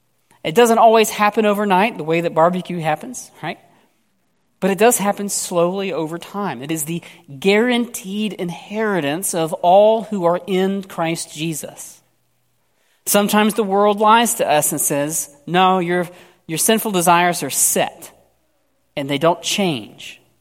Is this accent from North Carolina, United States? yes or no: yes; North Carolina, United States; Growing up in North Carolina, we had two different types of barbecue that you could get typically